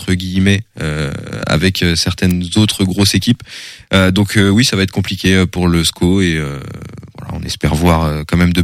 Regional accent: Lyon, Auvergne-Rhône-Alpes, France; on va dire que je suis lyonnais

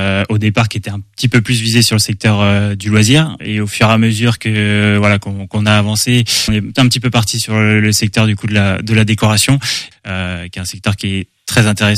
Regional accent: Pays de la Loire, France; Alors, moi, je suis originaire de la Sarthe, du coup.

